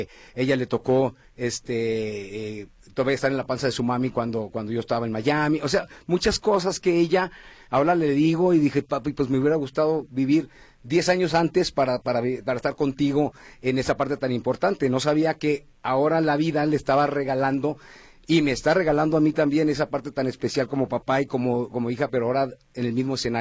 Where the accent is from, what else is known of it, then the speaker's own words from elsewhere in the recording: Guadalajara, Jalisco, Mexico; para mí como músico tapatío